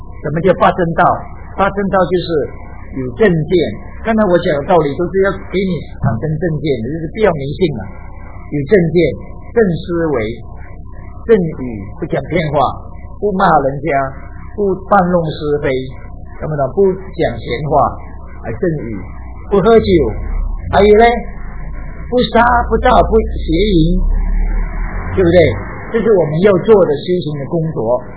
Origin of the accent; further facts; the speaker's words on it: China; 我们中国人呢，到处不只是这里失无，我到处去。